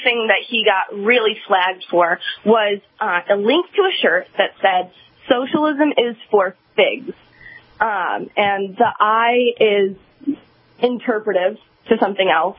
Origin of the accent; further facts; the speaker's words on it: Canada; He's Canadian. I'm Canadian also, so I get it.